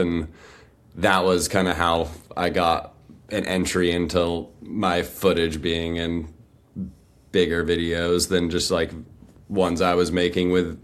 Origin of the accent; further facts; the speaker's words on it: Irvine, California, United States; moved away as an adult; now in San Diego, United States; I'm from Irvine, California, and I lived there till I was 18, and then moved down to San Diego, and I've lived in San Diego ever since.